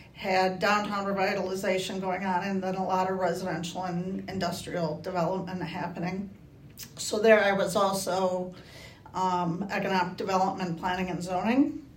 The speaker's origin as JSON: {"language": "English", "town": "DeForest", "region": "Wisconsin", "country": "United States", "tie": "born or raised there", "said": "Before that, I worked for a suburb of Madison, Wisconsin, which is actually my hometown."}